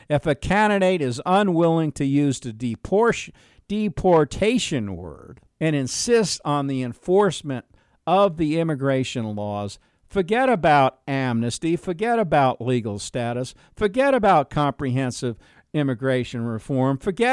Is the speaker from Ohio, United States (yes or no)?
no; Texas, United States; I'm an American, and I'm saddened by the wholesale sellout of the American people by the political class that should know better. We have an expression in Texas, dance with the one who brought you.